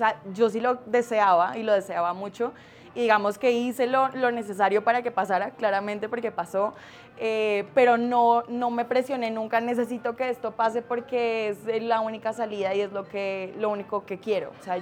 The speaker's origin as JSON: {"language": "Spanish", "town": "Yopal", "region": "Casanare", "country": "Colombia", "tie": "born or raised there", "said": "yo nací en Yopal, yo soy yopaleña, mucha gente no lo sabe, pero yo soy 100% casanareña. En el 2013 me fui un año, no, en el 2014 me fui un tiempo fuera del país, me fui a Canadá"}